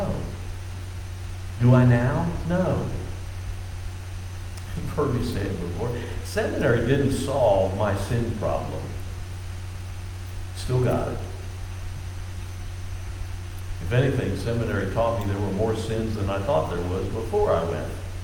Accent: Virginia Beach, Virginia, United States; you guys don't think I'm far enough from the South since I grew up in Virginia Beach

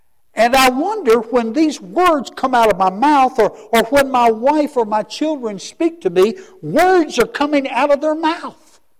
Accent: Christiansburg, Virginia, United States; But I grew up out on Montgomery Street in Cambria, now part of Christiansburg.

